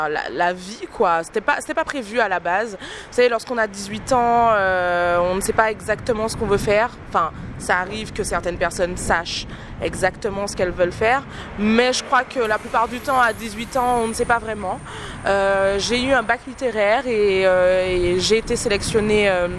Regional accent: Le Robert, Martinique, France; j'ai 27 ans, je suis originaire du Robert

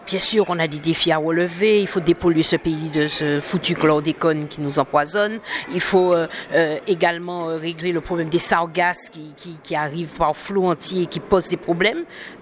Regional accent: Martinique, France; Moi, je suis une Martiniquaise et vous ne verrez jamais … à un poste ni de ministre, de secrétaire d'État. J'ai assez de choses à faire dans mon pays. J'aime trop rentrer dans mon pays

